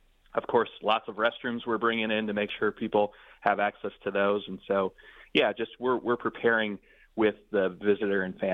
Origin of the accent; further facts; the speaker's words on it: Detroit, Michigan, United States; also born or lived in Washington, D.C. / New York / Moscow; So I'm from Detroit originally, grew up between 7 and 8 Mile and Green Acres, and have sort of traveled to other parts of the world. I lived in D.C. for a while. Spent time in New York, in Moscow, Russia.